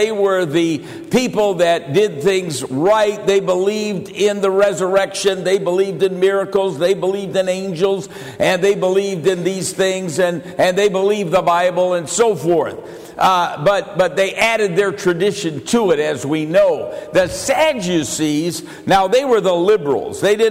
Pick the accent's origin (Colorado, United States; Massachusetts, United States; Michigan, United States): Michigan, United States; I'm from Michigan.